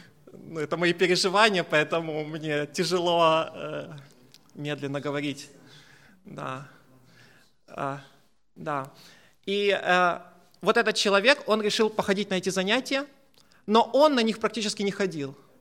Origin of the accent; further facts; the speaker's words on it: Ukraine; Ну, мы все были из Украины, и мы, в принципе, с горем пополам летом сдали.